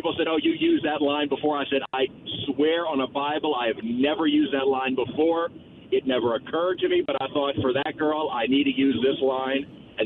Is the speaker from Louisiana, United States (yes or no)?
yes; New Orleans, Louisiana, United States; I was from New Orleans and from the area to where I'm kind of accustomed to how our weather works